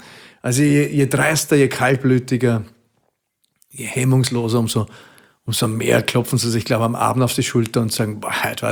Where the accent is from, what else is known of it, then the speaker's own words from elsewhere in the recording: Vienna, Austria; meine Heimat, in Wien bin ich ein Maurer. weil mir Mauer am Herzen liegt. 23. Bezirk, ein Teil davon.